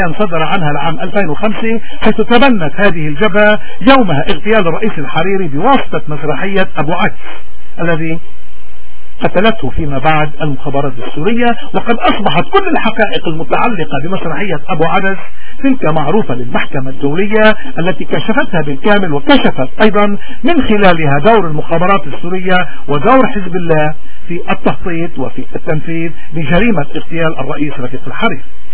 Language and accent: Arabic; Lebanon; هودي نحن كلبنانيين مفروض نكشفهم، مفروض نرزلهم، مفروض نسمي الاشياء باسمائها وما نسير حدا منهم.